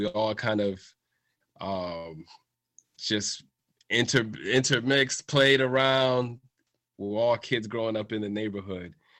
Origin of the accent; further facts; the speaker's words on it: Boston, Massachusetts, United States; a lot of these characters are inspired by people I grew up with in Boston